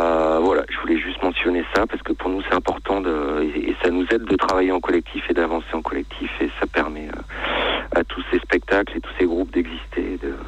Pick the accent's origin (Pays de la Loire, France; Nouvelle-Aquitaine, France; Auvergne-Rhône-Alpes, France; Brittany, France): Auvergne-Rhône-Alpes, France; Nous, on vient de la Drôme.